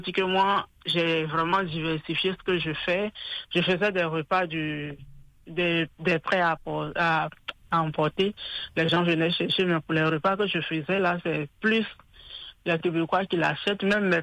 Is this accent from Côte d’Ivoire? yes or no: yes; Côte d’Ivoire; je suis ivoirienne.